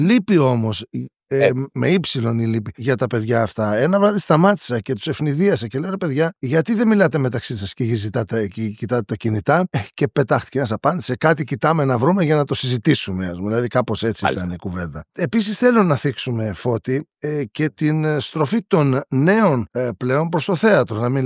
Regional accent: Samos, North Aegean, Greece; στην πατρίδα μου τη Σάμο

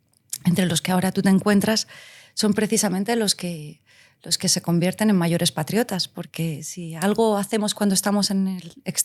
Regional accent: Spain; países a los que amo profundamente y que me siento muy hermanada como española, son segundas patrias

